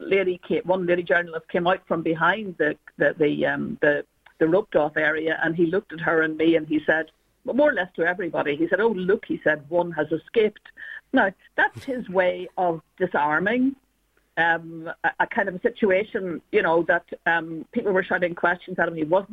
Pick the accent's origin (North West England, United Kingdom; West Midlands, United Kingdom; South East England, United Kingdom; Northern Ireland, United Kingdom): Northern Ireland, United Kingdom; Belfast; in Northern Ireland, in Belfast, where people were incredibly deferential, reverential to the Queen